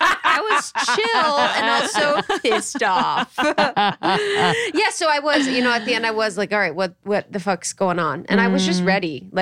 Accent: Ohio, United States; because I'm from Ohio. And so everyone that got married young, I'm like, oh, you're retiring early.

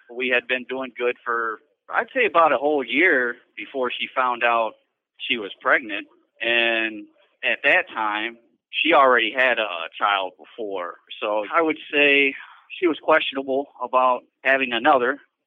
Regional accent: Rockford, Illinois, United States; I grew up in Rockford, Illinois. Not a good place growing up, but I became a teenager and moved out.

